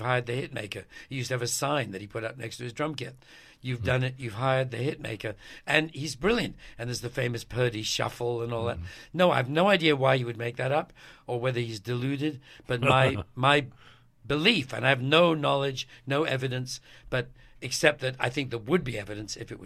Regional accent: England, United Kingdom; You know, it's I'm English originally, and it's about an English band, so I figured that's why I insisted that they keep English spelling throughout the book

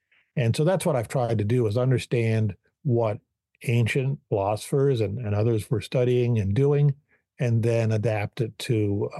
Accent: New Jersey, United States; born there; moved away; also born or lived in Eastern Tennessee / California / Bergen County; No, I was born up in New Jersey.

